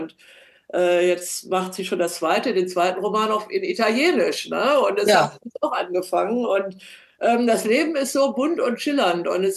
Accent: Northern Germany, Germany; now in Bamberg, Germany

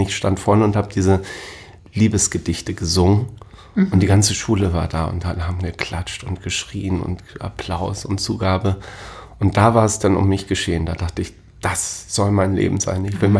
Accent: Hamburg, Germany; born there; 1970, bin hier in Hamburg im Marienkrankenhaus geboren, also tatsächlich ein gebürtiger Hamburger

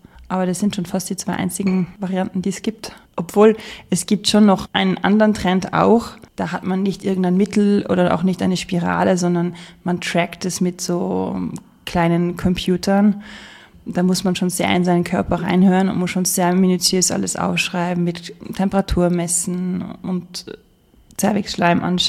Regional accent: Austria; Ich glaube, in Deutschland wird es auch zu einem gewissen Teil gezahlt und bei uns in Österreich aber gar nicht.

